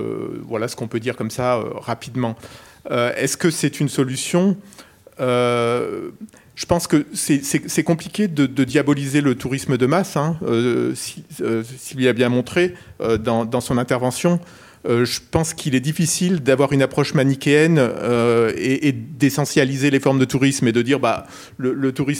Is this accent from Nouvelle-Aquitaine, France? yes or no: no; Perpignan, Occitanie, France; moi, je viens de Perpignan, Argelès, la station littorale qui est juste à côté